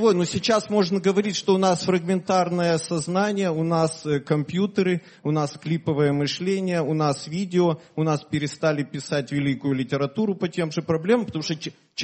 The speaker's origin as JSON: {"language": "Russian", "country": "Ukraine", "said": "я как украинец прекрасно понимаю латышский народ и латвийцев"}